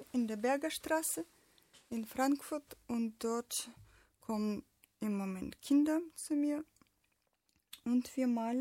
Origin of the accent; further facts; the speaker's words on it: Kyiv, Ukraine; German is a second language; now in Germany; Also, ich komme eigentlich aus Kiew, Ukraine.